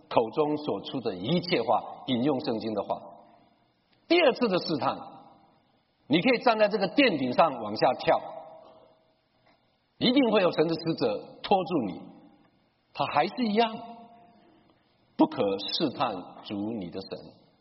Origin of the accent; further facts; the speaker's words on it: Taiwan; 我在台湾长大的时候，从小对一样事情就喜爱的不得了